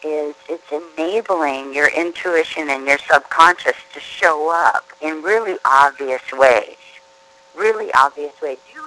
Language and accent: English; Hawaii, United States; and I was raised in Hawaii, and I told her it was a freckle.